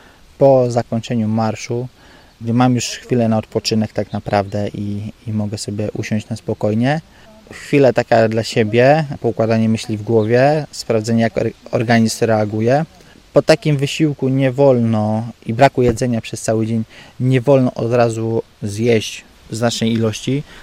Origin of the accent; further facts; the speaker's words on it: Góra, Lower Silesian Voivodeship, Poland; ja pochodzę z miejscowości tam z Podrzucowa, z Góry Śląskiej. Z Góry przyjechałem do Warszawy, z Warszawy przyjechałem do Gródka